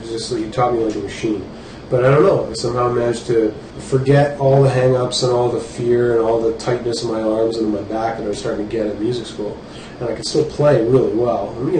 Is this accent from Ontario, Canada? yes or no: yes; Ottawa, Ontario, Canada